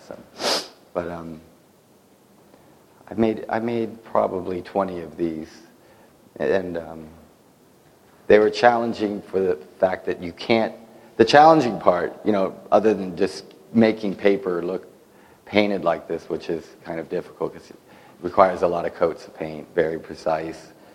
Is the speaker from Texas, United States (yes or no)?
yes; San Antonio, Texas, United States; I grew up in San Antonio with a lot of that imagery around